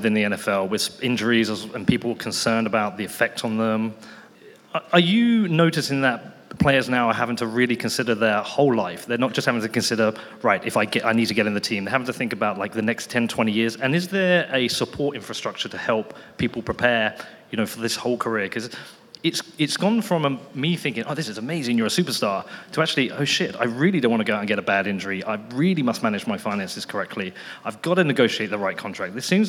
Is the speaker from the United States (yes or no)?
no; England, United Kingdom; as somebody growing up in England, and you know, we didn't get much football on the TV.